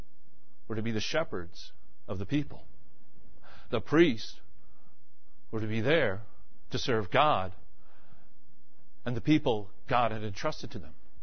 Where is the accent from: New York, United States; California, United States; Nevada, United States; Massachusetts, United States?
New York, United States; Levittown; I grew up in Levittown, New York. That's the population of Levittown, New York, about 50,000 people.